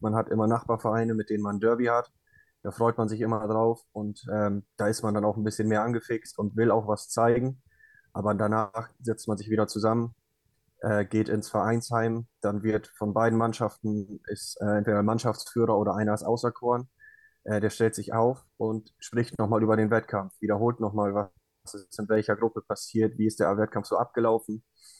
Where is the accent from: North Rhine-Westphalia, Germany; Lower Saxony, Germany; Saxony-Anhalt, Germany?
Lower Saxony, Germany; So bei uns in Ostfriesland ist es tatsächlich das Klotschießen oder Flüchten. Das ist die ostfriesische Disziplin.